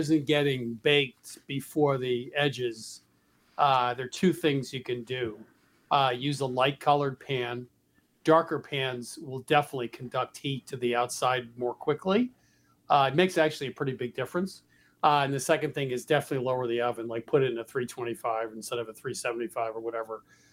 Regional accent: New England, United States; that's not something that I never heard about growing up in New England.

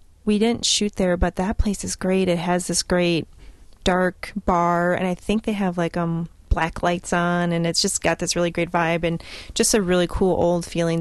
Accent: Green Bay, Wisconsin, United States; See, and that's just another example of I grew up in the Green Bay area.

